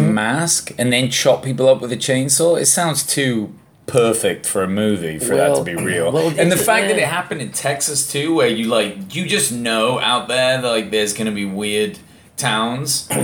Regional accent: England, United Kingdom; And to me, being English, it like encapsulated something truly American, truly unique and American

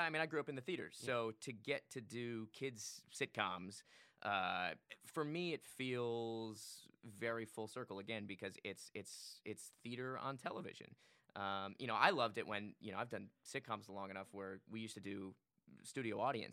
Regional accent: Phoenix, Arizona, United States; I'm from Phoenix, Arizona, yeah.

